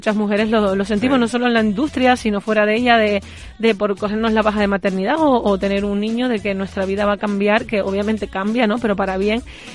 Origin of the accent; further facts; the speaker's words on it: Canary Islands, Spain; como yo voy a estar aquí dar a luz en mi tierra, pues yo pues programé que la última actuación sería en Canarias, y ojalá que sea en Tenerife